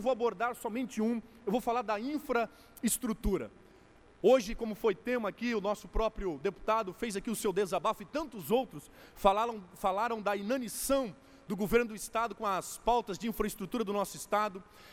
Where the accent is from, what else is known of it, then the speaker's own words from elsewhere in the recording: Laguna, Santa Catarina, Brazil; eu olho para Laguna, e Laguna é a minha cidade, minha terra natal.